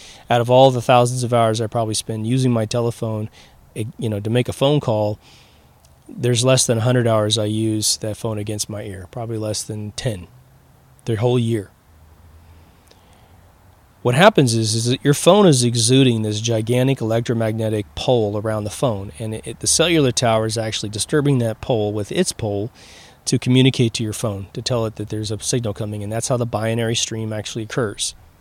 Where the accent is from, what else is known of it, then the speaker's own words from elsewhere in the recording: Kansas, United States; I come from Kansas. There's plenty of farmers out there. We're called rednecks for a reason, right? We're outside all the time working on the fields.